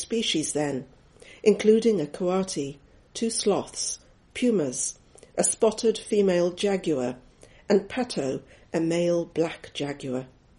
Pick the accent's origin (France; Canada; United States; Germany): France; Paris, Île-de-France; So it was a surprise to fall in love with my hometown, to rediscover it as a tourist, and to keep wanting to go back.